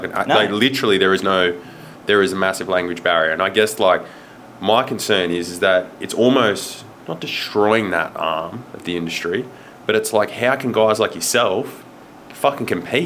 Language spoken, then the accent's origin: English; Sydney, New South Wales, Australia; We used to work a lot down in Sydney. I grew up down in Sydney.